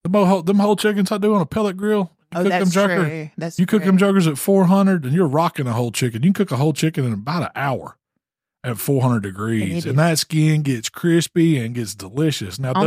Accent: the South, United States; I'm from the South.

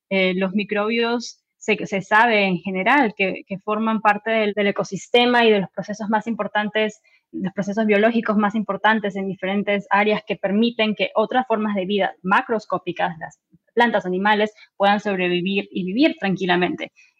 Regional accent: Peru; Yo, orgullosa de ser peruana, quiero promover la ciencia en mi país

